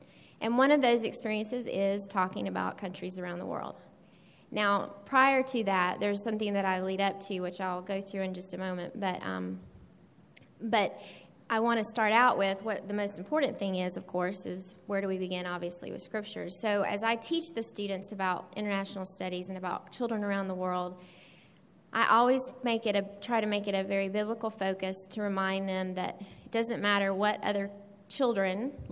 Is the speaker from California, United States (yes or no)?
no; Augusta, Georgia, United States; accent: southern; moved away as an adult; now in Ormond Beach, United States; So yes, if you hear a southern accent, it's not from Florida. It's a Georgia thing. I moved there from Augusta, Georgia, where I was born and raised. We moved here in 2000.